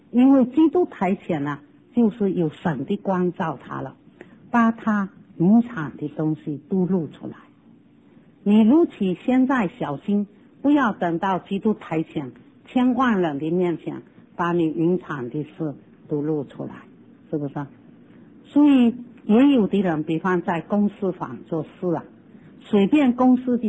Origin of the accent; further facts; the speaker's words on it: China; now in United States; 香港那边我不知道，美国这边有没有这个律例，大概没有，因为没有人习惯吐痰，我们中国人很容易吐一痰在马路上。